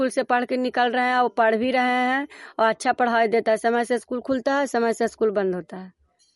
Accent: Mahmadpur, Bihar, India; मैं महमदपुर नगर नौसा के रहने वाली हूँ

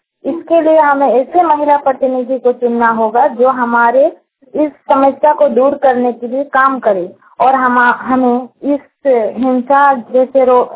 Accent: Dumri, Jharkhand, India; मैं गुमला डुमड्डी की रहने वाली हूँ।

